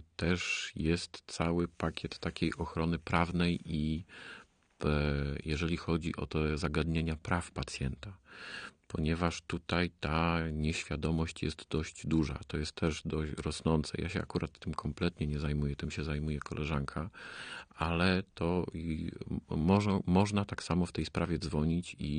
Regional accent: Kraków, Lesser Poland, Poland; jako rodowity Krakus, szczerze z serca gratuluję

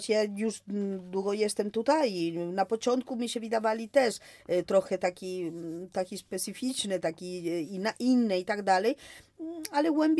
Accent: Montevideo, Uruguay; moje dzieciństwo spędziłam w Montevideo, w Urugwaju

